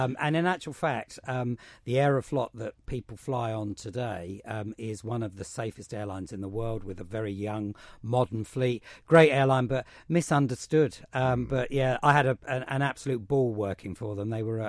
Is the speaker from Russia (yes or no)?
yes; Saint Petersburg, Russia; So I'm actually originating from Russia. I'm half Russian, half English. Leningrad is ultimately my home, so St. Petersburg as we know it today. Grew up bilingual.